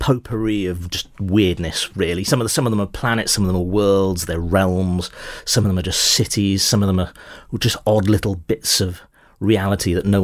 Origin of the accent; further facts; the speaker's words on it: Newport, Wales, United Kingdom; So bits of Newport, where I grew up in South Wales